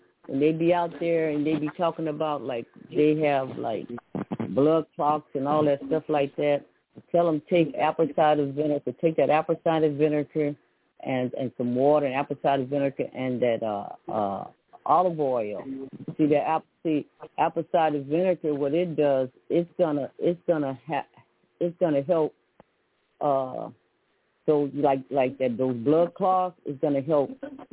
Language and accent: English; New Orleans, Louisiana, United States; born there; I was born in New Orleans, but I got some brothers and sisters that was born right here in the back room of the house